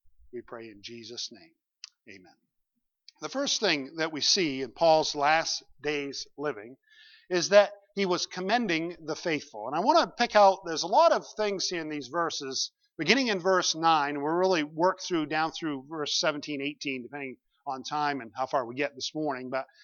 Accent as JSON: {"language": "English", "town": "East Benton", "country": "United States", "tie": "born or raised there", "said": "I grew up in East Benton. You know, if you know where East Benton is, because you were lost one time, okay? But it's just east of Benton, all right? And it's just a little place."}